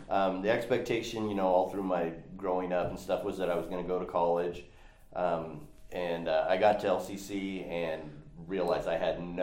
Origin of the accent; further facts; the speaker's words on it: Springfield, Oregon, United States; So I grew up in Springfield, just on the outskirts of Springfield. We had 10 acres of walnuts and filberts and an orchard.